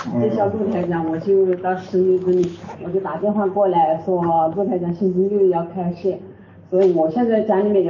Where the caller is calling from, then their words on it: Canberra, Australian Capital Territory, Australia; Chinese is a second language; 我是从堪培拉过来的。